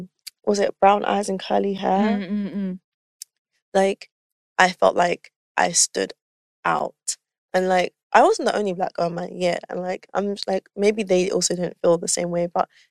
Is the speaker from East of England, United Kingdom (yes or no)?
yes; East of England, United Kingdom; accent: Essex; I feel like there's a bit of Essex in it. There's also a bit of London in it. And like, London people can tell I'm from Essex. Essex people don't hear the Essex anymore.